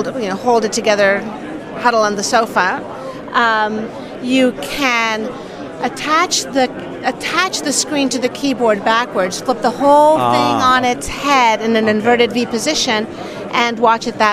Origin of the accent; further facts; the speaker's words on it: Mexico City, Mexico; I'm from Mexico City.